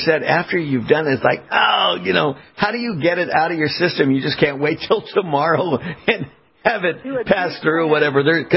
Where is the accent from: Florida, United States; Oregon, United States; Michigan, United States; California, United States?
California, United States; of course, we're from Southern California. We know went almost all the way down to San Diego.